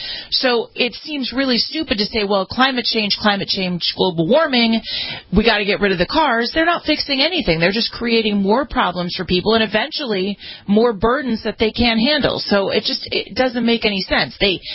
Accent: California, United States; Just in my home state of California, we have cyclical weather.

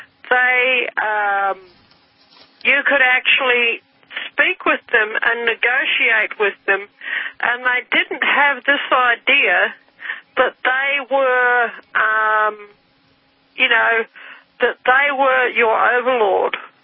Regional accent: New Zealand; When I was growing up in New Zealand, many years ago

